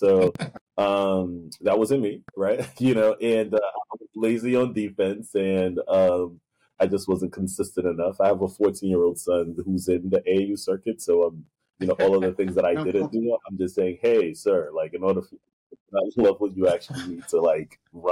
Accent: Brooklyn, New York, United States; also born or lived in Haiti; I was born in Haiti, raised in Brooklyn, Coney Island, Brooklyn, in a housing development.

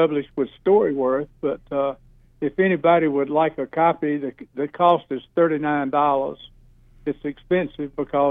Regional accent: Red Oak, North Carolina, United States; Well, a little town called Red Oak.

